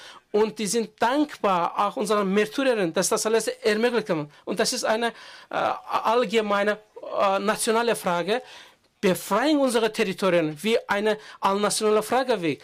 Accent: Azerbaijan; Ich komme aus Aserbaidschan, ich bin Journalistin.

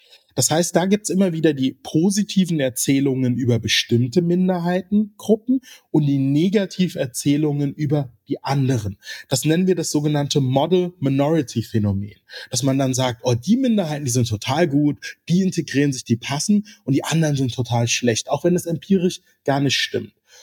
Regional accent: Mainz, Rhineland-Palatinate, Germany; Ich komme aus meiner Geburtsstadt Mainz.

